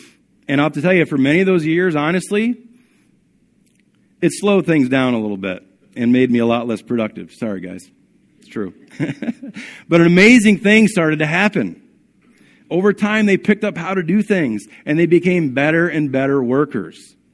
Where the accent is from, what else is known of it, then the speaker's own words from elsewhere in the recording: New York, United States; Growing up in the Adirondacks, we had a fire going for a good portion of the year.